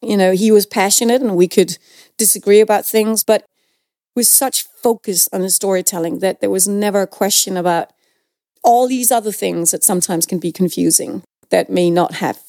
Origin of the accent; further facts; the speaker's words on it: Denmark; English is a second language; I'm a Dane from Denmark in Scandinavia, but I know about theater